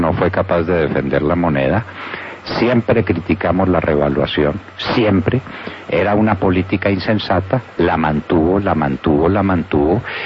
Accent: Colombia; somos los colombianos, y especialmente los colombianos de la frontera.

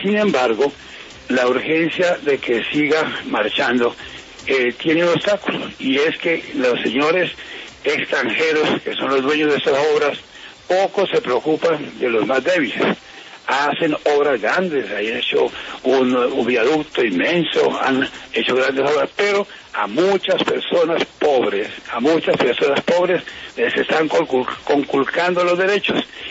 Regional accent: Garzón, Huila, Colombia; Mire, mi opinión, yo soy huilense, nacido en Garzón, una de las poblaciones que ha sufrido

